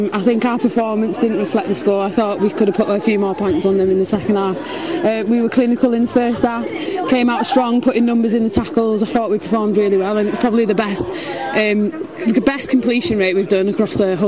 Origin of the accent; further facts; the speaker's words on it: St Helens, North West England, United Kingdom; I grew up in St Helens.